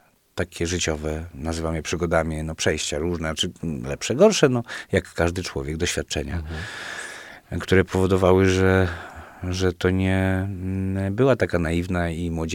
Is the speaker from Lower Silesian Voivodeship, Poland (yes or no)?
yes; Wrocław, Lower Silesian Voivodeship, Poland; Już później jako nastolatek często we Wrocławiu mieliśmy tę możliwość, że tych teatrów było kilka i wybór repertuarowy był dosyć szeroki.